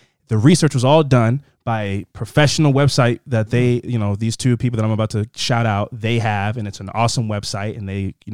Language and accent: English; Jamaica; But I'm still fresh from Jamaica.